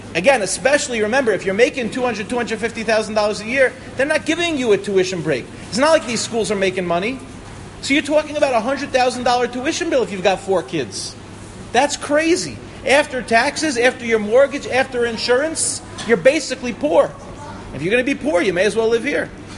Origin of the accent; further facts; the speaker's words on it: Lawrence, New York, United States; My parents, I grew up in Lawrence. I said to my mother, I said, are you really fighting with me about this? We live in Lawrence, in like a really nice house in Lawrence.